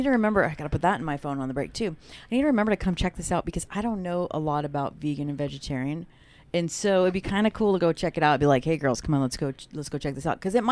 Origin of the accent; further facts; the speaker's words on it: Arizona, United States; I remember being a little girl growing up in Arizona, and my grandfather had grapefruit trees